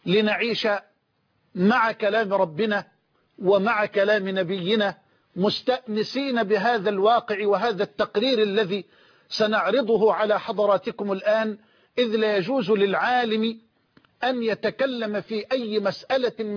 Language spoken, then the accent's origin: Arabic; Egypt; في بلدنا مصر